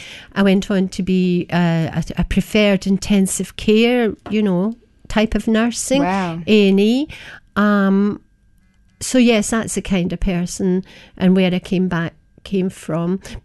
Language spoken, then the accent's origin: English; Glasgow, Scotland, United Kingdom; I'm from Scotland, Glasgow area